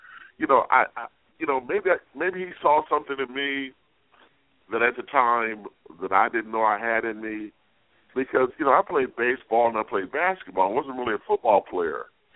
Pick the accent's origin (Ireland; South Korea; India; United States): United States; Cleveland, Ohio; I grew up in Cleveland, and the Browns were the big team.